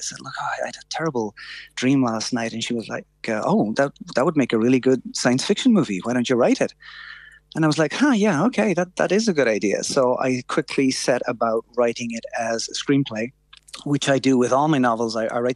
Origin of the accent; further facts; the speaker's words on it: Killarney, Munster, Ireland; also born or lived in London, United Kingdom / Japan; My first novel was called Killarney Blues from my hometown in Killarney in Kerry.